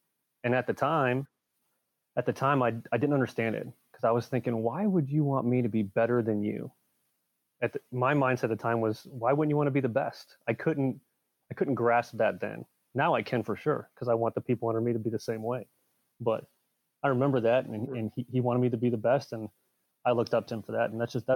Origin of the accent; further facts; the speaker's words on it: Dover, Ohio, United States; now in Yuma, United States; I'm from Dover, Ohio. So a little bit kind of close to where your stopping grounds are.